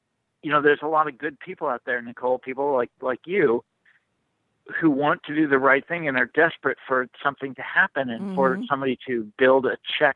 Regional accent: Kansas City, United States; So, I grew up in Kansas City, and Kansas was always Republican, and Missouri was always Democratic.

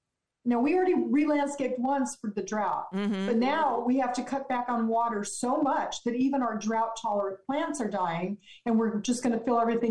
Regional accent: California, United States; Somebody even said, where are you coming from? And we said, California. And they go, well, no wonder you're leaving.

